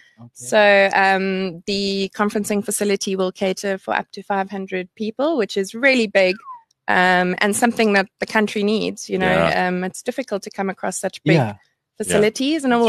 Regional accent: South Africa; And I think, you know, as a South African, one of the most feel-good parts is really the employment

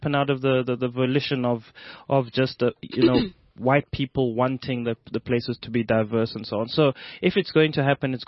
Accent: South Africa; accent: Zulu; It won't let me bring in my Zulu accent.

